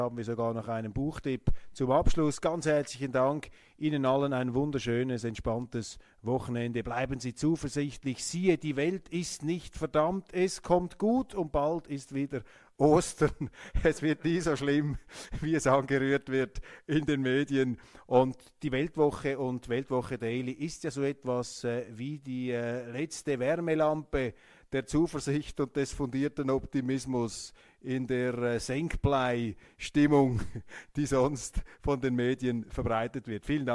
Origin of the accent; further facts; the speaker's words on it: Switzerland; Wir blicken auf den Bundestag und sind auch froh als Schweizer bei aller Sympathie